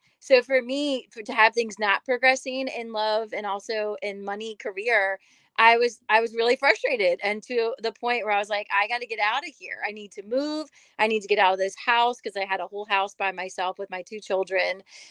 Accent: Maryland, United States; I'm from Maryland, but I keep getting called back there.

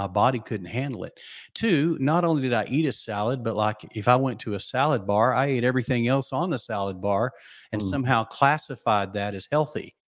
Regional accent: Southern US, United States; I grew up with a sweet tooth. I grew up in the South. I mean, it's almost genetic here.

